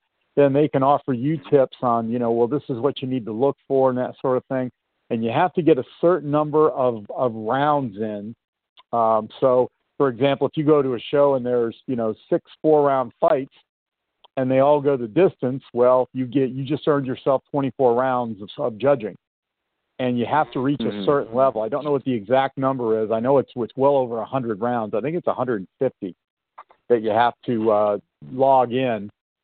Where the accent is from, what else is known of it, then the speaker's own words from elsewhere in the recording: Detroit, Michigan, United States; In downtown Detroit, that was a lot of fun because that's my hometown.